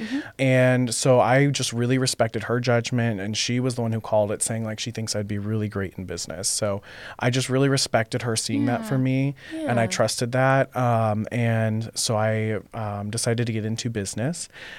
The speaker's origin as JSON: {"language": "English", "town": "Swanton", "region": "Ohio", "country": "United States", "tie": "born or raised there", "said": "I grew up in Swanton, and for our out-of-towners, that's like a suburb of a suburb of Toledo."}